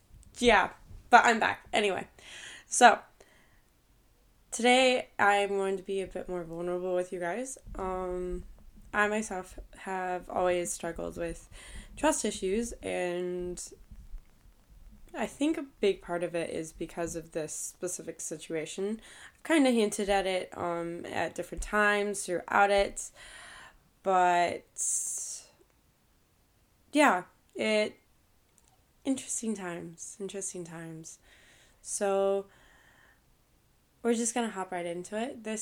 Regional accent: Colorado, United States; so this is when I was back in Colorado. I grew up in Colorado.

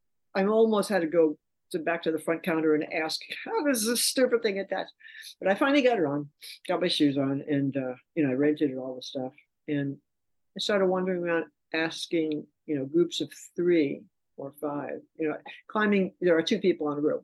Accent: New York City, New York, United States; Because I grew up in New York City.

